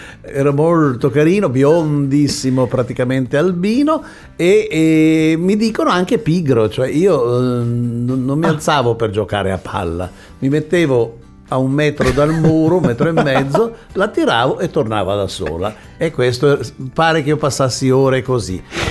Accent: Chiavari, Liguria, Italy; born there; Nacqui nel lontano 1900. Dunque, nato a Chiavari per sbaglio, ma sono nato lì.

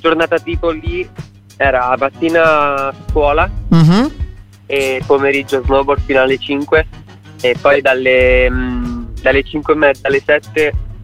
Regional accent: Ascoli Piceno, Marche, Italy; Io vengo da Ascoli Piceno, Marche.

